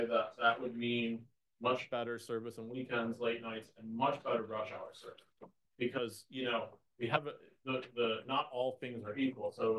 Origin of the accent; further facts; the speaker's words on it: Buffalo, New York, United States; I'm from Buffalo.